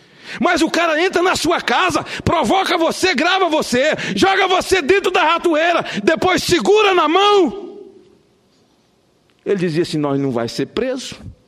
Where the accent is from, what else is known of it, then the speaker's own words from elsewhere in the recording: Macarani, Bahia, Brazil; born there; Eu estava em Macarani, deputado Evaí. A cidade onde eu nasci, onde minha mãe, minha avó conheceram Jesus, onde eu dei meus primeiros passos, onde aprendi a assinar meu nome, onde vivem meus parentes.